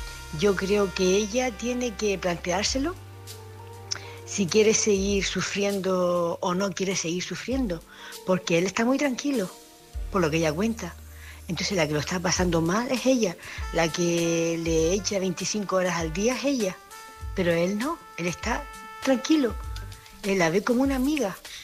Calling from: Canary Islands, Spain; de Canarias.

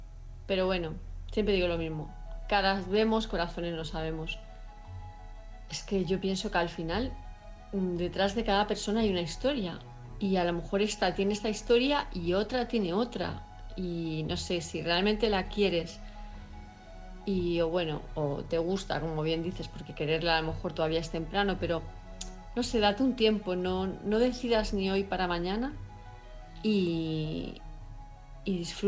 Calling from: Palma, Balearic Islands, Spain; de Palma de Mallorca

